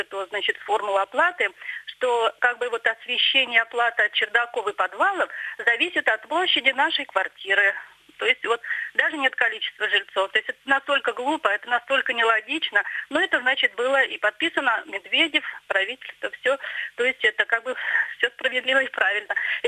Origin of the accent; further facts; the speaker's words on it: Nizhny Novgorod Oblast, Russia; я из Нижегородской области.